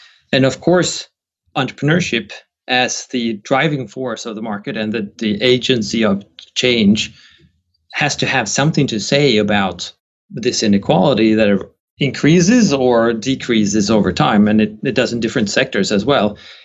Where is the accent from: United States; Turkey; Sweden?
Sweden; my home country, Sweden